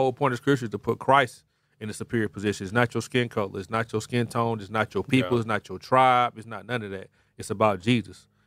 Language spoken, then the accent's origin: English; Birmingham, Alabama, United States; I'm from Birmingham. You know what I'm saying? Like, we don't really have that.